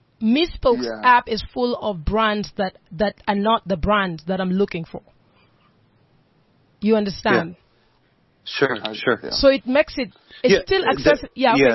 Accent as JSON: {"language": "English", "country": "Kenya", "lives_now": "South Africa", "said": "I am a Kenyan girl who lives in South Africa."}